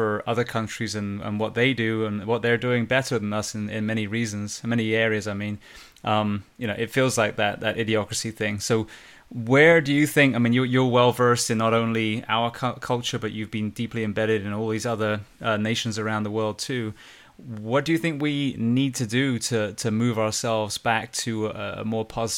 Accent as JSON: {"language": "English", "region": "England", "country": "United Kingdom", "moved": "yes", "said": "as an Englishman, as an immigrant, just like Juan Restrepo, you know, an immigrant that came over here to try and make the country better"}